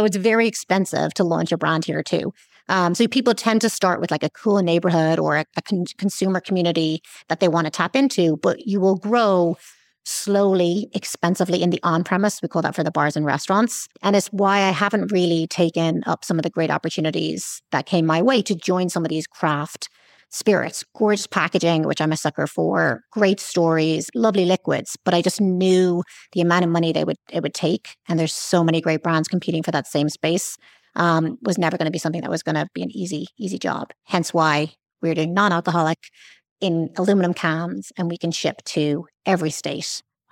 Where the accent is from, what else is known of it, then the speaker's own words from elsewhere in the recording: Ireland; now in New York, United States; I'm obviously Irish originally. I've been in the US and in that time always in New York for 16 years.